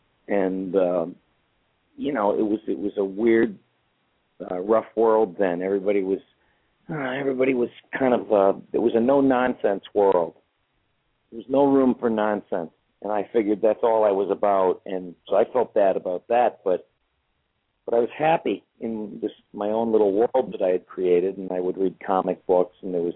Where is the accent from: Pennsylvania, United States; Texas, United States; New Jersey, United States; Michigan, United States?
Michigan, United States; Detroit; Well, I grew up in Detroit, Michigan. That's where I was born.